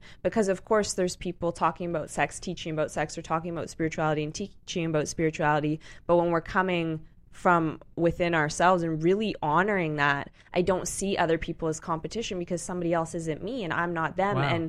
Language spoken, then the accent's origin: English; Edmonton, Alberta, Canada; now in West Hollywood, United States; I was torn between Santa Monica and West Hollywood when I came here from Canada, and currently I'm in West Hollywood.